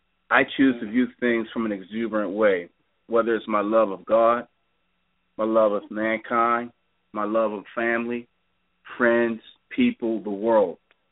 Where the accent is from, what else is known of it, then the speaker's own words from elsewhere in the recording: Pittsburgh, Pennsylvania, United States; I'm from Pennsylvania … … now. Again, born and raised in Pittsburgh.